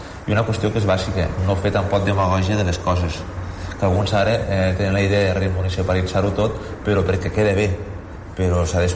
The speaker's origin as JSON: {"language": "Catalan", "region": "Catalonia", "country": "Spain", "said": "És que som de l'Horta"}